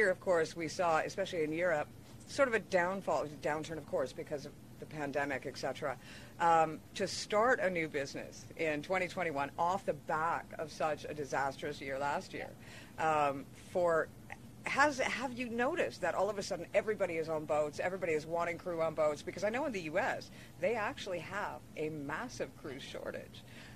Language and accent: English; Canada; as a Canadian, I appreciate a little bit of cooler weather